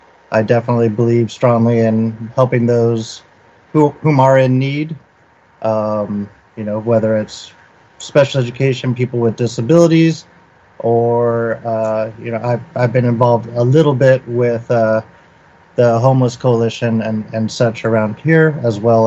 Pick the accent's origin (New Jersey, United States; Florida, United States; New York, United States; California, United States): California, United States; Pasadena; born there; I was born in Pasadena, Southern California. After I graduated from La Cañada High School down in Pasadena area, I went to school in Santa Barbara.